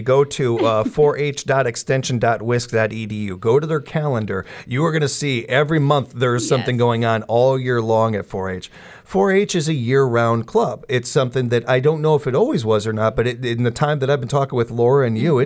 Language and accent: English; Chicago, Illinois, United States; I was very lucky growing up in Chicago in a melting pot